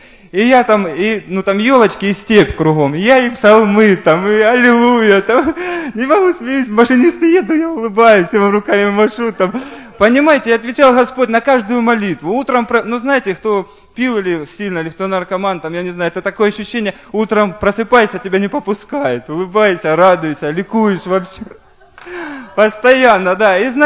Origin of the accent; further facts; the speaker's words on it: Dzerzhynsk, Donetsk Oblast, Ukraine; у нас в городе Дзержинске, мы из Донецкой области